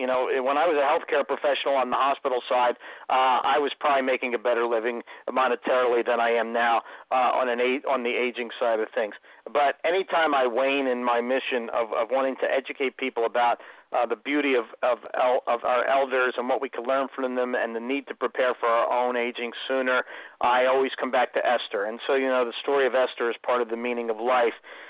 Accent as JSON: {"language": "English", "town": "Philadelphia", "region": "Pennsylvania", "country": "United States", "said": "I said, you got to understand, I'm from South Philadelphia."}